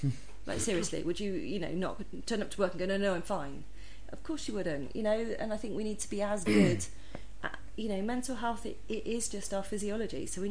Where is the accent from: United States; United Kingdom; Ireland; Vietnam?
United Kingdom; Bristol, South West England; we're starting with Bristol because that's my hometown, but who knows?